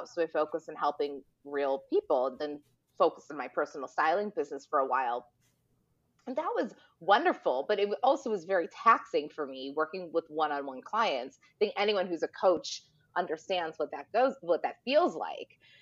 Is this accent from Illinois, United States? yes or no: yes; Bartlett, Illinois, United States; And then growing up in the Chicago suburbs in Bartlett, there was not a lot of people that looked like me.